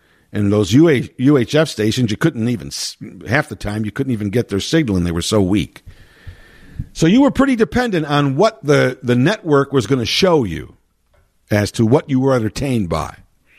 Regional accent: Chicago, Illinois, United States; Well, having lived, being born and raised and still live in the Chicago area, born and raised in Chicago, still live in the Chicagoland area, very close to the city

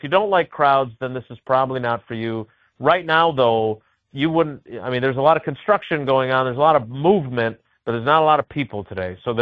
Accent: Milwaukee, Wisconsin, United States; If I were a Milwaukeean, having been born and raised in Milwaukee

